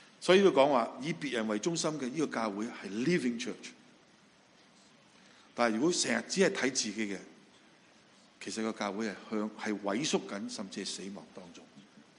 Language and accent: Cantonese; Hong Kong; 我雖然中國人，我都講一啲唔鹹唔淡嘅普通話，但我係香港人